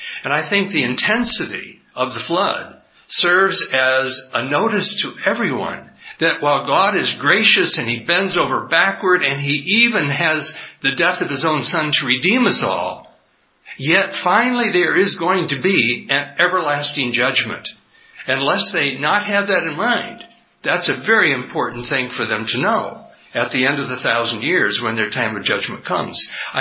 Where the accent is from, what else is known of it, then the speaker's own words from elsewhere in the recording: San Diego, California, United States; I come from San Diego, California. It's just across the water, about 15 hours by airplane.